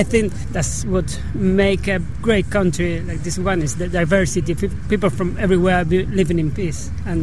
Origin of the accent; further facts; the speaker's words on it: Spain; English is a second language; moved away; I came from Spain, so in that way I'm even an immigrant myself